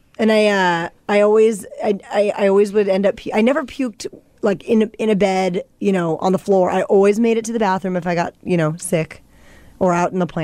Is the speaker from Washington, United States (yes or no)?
yes; Stanwood, Washington, United States; I was from Stanwood and a pretty good kid.